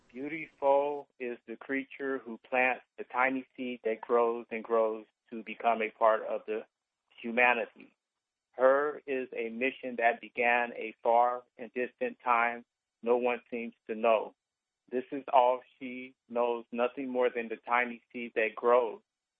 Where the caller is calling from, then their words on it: Carmichael, California, United States; Carmichael.